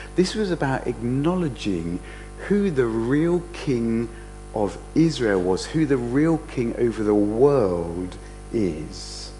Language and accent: English; Bognor Regis, South East England, United Kingdom; Or visit my hometown of Bognor Regis, which might also bring death on pretty quickly.